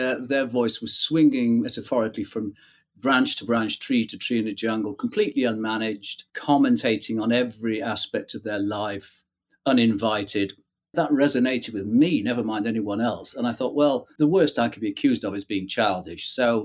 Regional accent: Manchester, North West England, United Kingdom; now in Bath, United Kingdom; My background is that I'm a Mancunian, an aging one, but I'm still a Mancunian, always will be a Mancunian. Came down to Bath in 1973, and they've tried to get rid of me ever since. But as you can see, they haven't, because I still live in Bath.

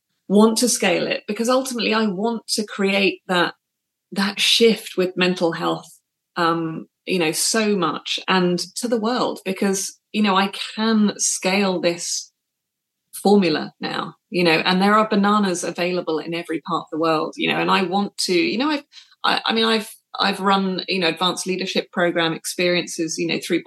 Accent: United Kingdom; I mean, I'm British.

